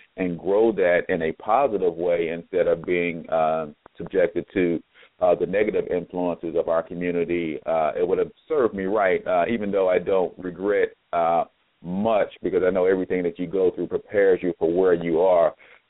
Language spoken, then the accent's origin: English; St. Louis, Missouri, United States; also born or lived in Tupelo, Mississippi; fourth born of six children, raised by a single mom here in the St. Louis metropolitan area, although I was born in Mississippi, Tupelo to be exact.